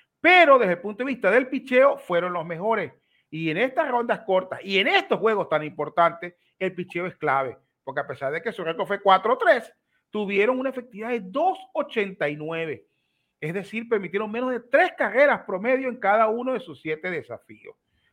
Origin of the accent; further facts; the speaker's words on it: Venezuela; Ha sido de verdad un orgullo para mí como venezolano